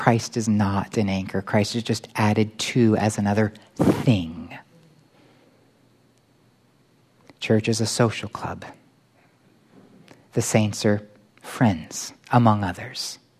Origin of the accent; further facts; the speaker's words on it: Florida, United States; I grew up in Florida, so I grew up around boats.